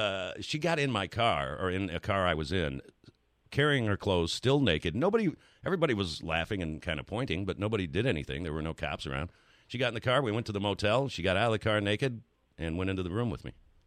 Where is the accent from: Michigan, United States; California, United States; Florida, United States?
Michigan, United States; Detroit; You know, I grew up in Detroit. We used to go to Canada all the time.